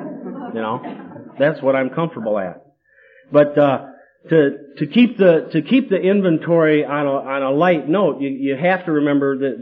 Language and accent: English; Jackson, Michigan, United States; now in Ann Arbor, United States; I'm from Jackson, moved to Ypsilanti, now I live in Ann Arbor.